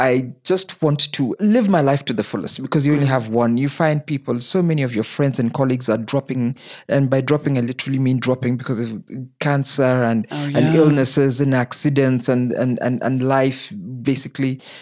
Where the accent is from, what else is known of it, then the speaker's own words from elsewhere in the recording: Nairobi, Kenya; born there; Yeah, I was born in Nairobi in a place called South B.